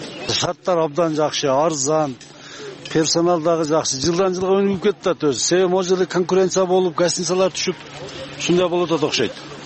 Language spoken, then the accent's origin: Kyrgyz; Alay, Osh Region, Kyrgyzstan; биз өзү Алайдан келдик.